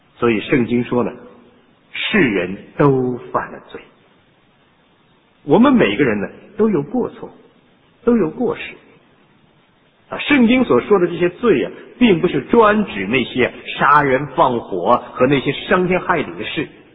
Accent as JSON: {"language": "Chinese", "country": "China", "said": "我就想到我们中国人常说"}